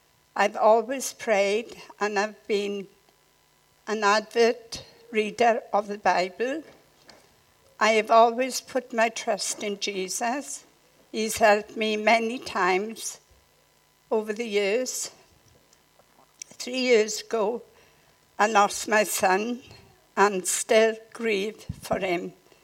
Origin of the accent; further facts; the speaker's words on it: Merthyr, Wales, United Kingdom; born there; also born or lived in Aden / Singapore; now in Pencoed, United Kingdom; I was born in Merthyr in 1934, and I live in Pencoed.